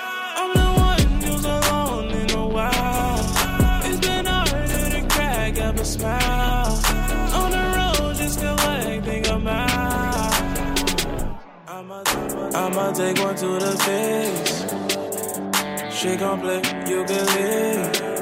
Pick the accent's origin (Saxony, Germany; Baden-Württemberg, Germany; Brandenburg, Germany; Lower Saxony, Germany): Brandenburg, Germany; Eisenhüttenstadt; Ich komme aus Eisenhüttenstadt, die Bevölkerung hat sich mehr als halbiert dort